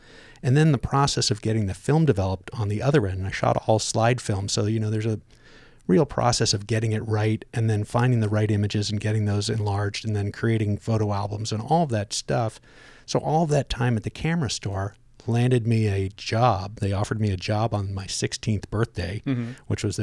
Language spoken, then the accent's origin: English; California, United States; the people really living in very, very different circumstances than where I was growing up in Marin County.